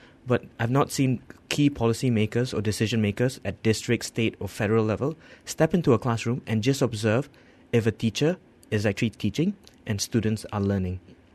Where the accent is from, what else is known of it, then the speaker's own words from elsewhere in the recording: Malaysia; but celebrating more importantly that we're Malaysian.